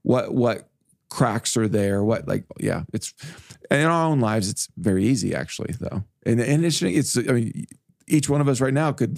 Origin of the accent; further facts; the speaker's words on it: Midwest, United States; I grew up in the Midwest where Memorial Day was actually warm.